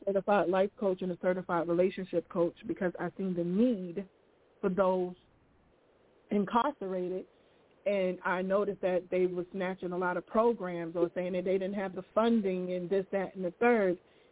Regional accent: Brooklyn, New York, United States; The passion comes from I'm from Brooklyn, so I'm from East New York.

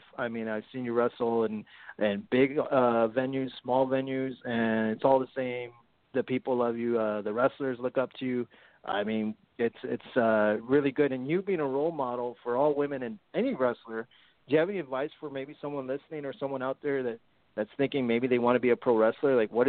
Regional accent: Corpus Christi, Texas, United States; but you were here in my hometown of Corpus Christi

